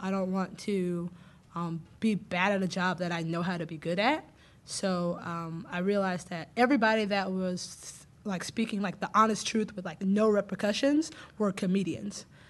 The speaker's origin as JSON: {"language": "English", "region": "the South", "country": "United States", "said": "My family, I'm from the South, and like that's how you..."}